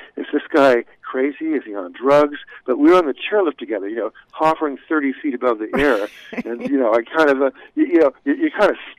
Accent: Hollywood, California, United States; I grew up in Hollywood in the 19, I was born in 1945

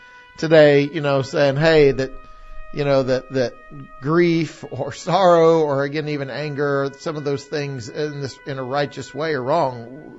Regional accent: Farragut, Tennessee, United States; I grew up in Farragut.

